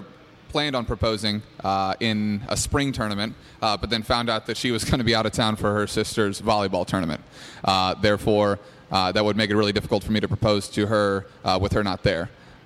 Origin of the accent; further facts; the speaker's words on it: St. Louis, Missouri, United States; We're both from St. Louis. We were both coaching high school teams from St. Louis, but it took us traveling across the country to actually talk to each other for the first time.